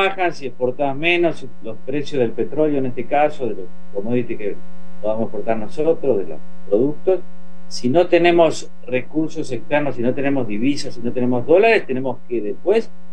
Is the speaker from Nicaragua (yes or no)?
no; Argentina; como somos los argentinos